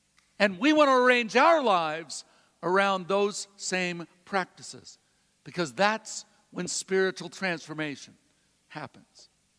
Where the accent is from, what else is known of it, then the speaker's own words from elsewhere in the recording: United States; I love our country. I'm very grateful that I'm an American.